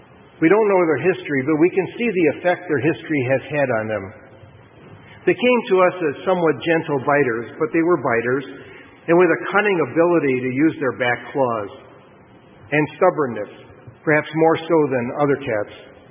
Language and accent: English; Chicago, Illinois, United States; Now, I'm a kid from Chicago, no longer a kid, but I grew up in Chicago